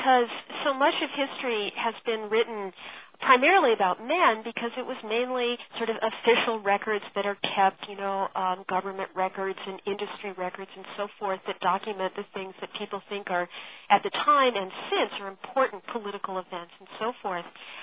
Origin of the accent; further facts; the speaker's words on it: New England, United States; And I'm from New England originally and had spent summers on the New England coast